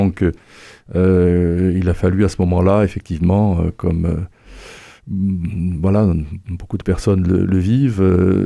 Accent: Guéret, Nouvelle-Aquitaine, France; dans le bureau de mon père à Talence, dans la banlieue de Bordelaise, après avoir été dans mon enfance à Guéret, donc dans l'appartement que mes parents occupaient

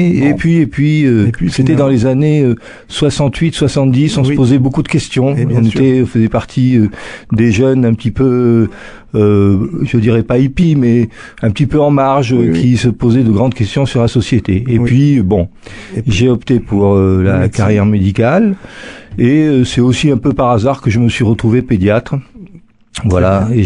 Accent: Toulouse, Occitanie, France; Je suis toulousain. J'ai fait mes études à Toulouse.

